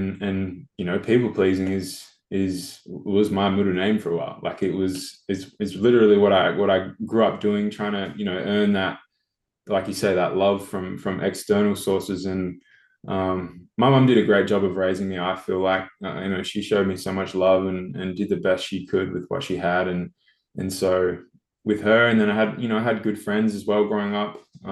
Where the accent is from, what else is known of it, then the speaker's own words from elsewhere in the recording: Adelaide, South Australia, Australia; So to start, I guess I grew up in Adelaide, spent most of my early life in Adelaide until I was 18 and went to college.